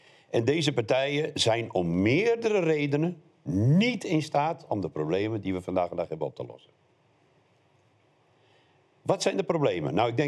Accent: Flevoland, Netherlands; voedselproducent uit de Noordoostpolder.

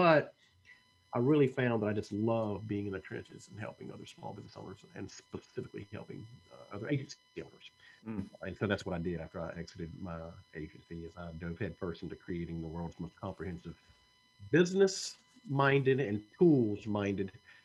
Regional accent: Mississippi, United States; moved away as an adult; also born or lived in Atlanta; I was raised in South Mississippi, and there weren't a lot of opportunities down where I was at when I was growing up. And so I decided to transition to Atlanta in the year 2000.

